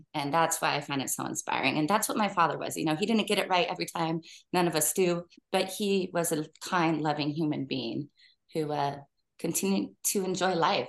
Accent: Seattle, Washington, United States; moved away as an adult; now in North Carolina, United States; because we left Seattle, my home state of Washington, to create a new life in North Carolina.

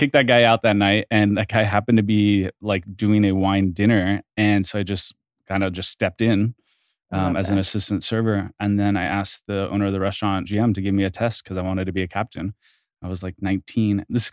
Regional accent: Sonoma, California, United States; I mean, I'm from California, so it was kind of coming home. Mm-hmm. I spent a lot of time both in Northern and Southern California.

